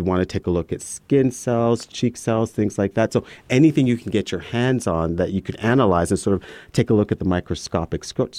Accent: Canada; I'm Canadian. And I did my undergraduate degree at the University of Toronto.

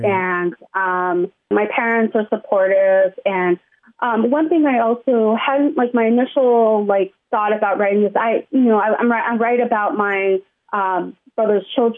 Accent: San Bernardino, California, United States; home is always for me, you know, the inland California, Southern California. I'm from San Bernardino.

